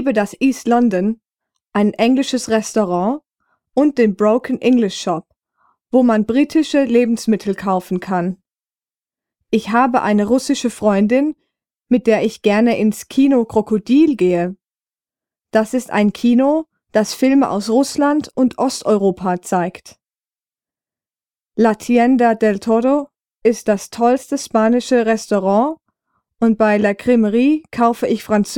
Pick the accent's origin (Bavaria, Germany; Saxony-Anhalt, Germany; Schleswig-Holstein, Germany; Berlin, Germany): Berlin, Germany; Ja, ich komme aus Berlin. Genauso wie meine Eltern. Aber meine Großeltern wurden in der Türkei geboren.